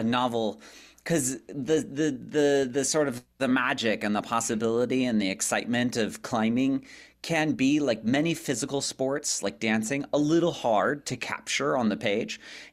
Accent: California, United States; now in Salt Lake City, United States; She grew up here in Salt Lake, and I was from Northern California.

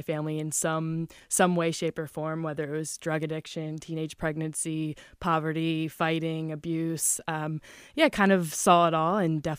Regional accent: Pennsylvania, United States; Yeah, so Lancaster County, the thing I always tell people is, no, I'm not Amish

